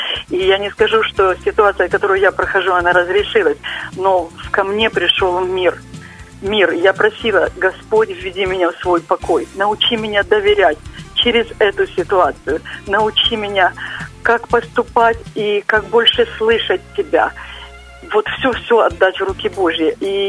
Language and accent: Russian; Kharkiv Oblast, Ukraine; я из Харьковской области.